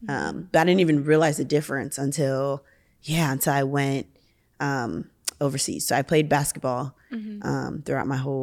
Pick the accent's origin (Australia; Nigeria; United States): Nigeria; So I'm Nigerian. So I grew up in a Nigerian church.